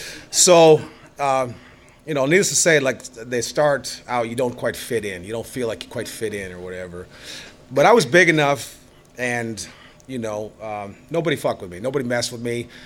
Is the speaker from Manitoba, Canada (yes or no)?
yes; Manitoba, Canada; born there; being a Canadian, born in Manitoba, flatlander, drinking beer.